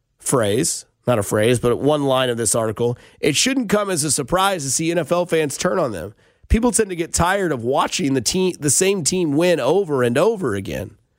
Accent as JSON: {"language": "English", "country": "United States", "said": "Speak for all of us? I'm an American."}